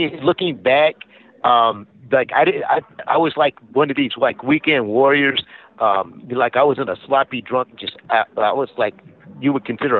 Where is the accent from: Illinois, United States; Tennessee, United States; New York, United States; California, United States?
California, United States; San Diego; Well, I'm a Navy brat, and so my dad spent 23 years in the Navy and retired in San Diego and settled down there. I went to most of my K through 12. I did mostly in San Diego